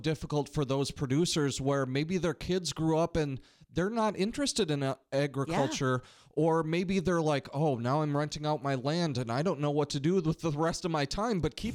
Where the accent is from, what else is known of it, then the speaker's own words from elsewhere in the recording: Albany, Minnesota, United States; I grew up in the Albany, Minnesota area, and I read the farm markets on Chasm Radio down there.